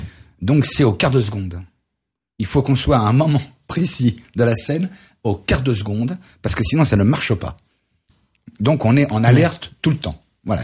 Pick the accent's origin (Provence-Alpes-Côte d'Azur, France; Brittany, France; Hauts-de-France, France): Provence-Alpes-Côte d'Azur, France; Marseille; Moi, par exemple, je suis de Marseille.